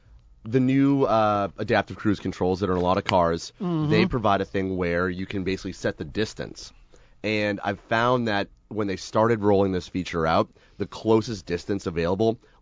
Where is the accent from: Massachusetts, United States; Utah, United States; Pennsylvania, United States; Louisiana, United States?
Massachusetts, United States; Boston; As a Bostonian, I can defend that, right?